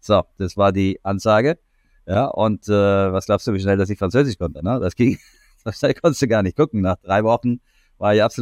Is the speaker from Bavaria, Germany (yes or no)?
no; Baden-Württemberg, Germany; erstens komme ich aus dem Schwarzwald, also das Markgräflerland, bin ja wirklich auch da unten geboren und bin also wirklich ein Badener, wie hier im Buche steht. Und dort bin ich aufgewachsen in einem kleinen Ort mit 300 Einwohnern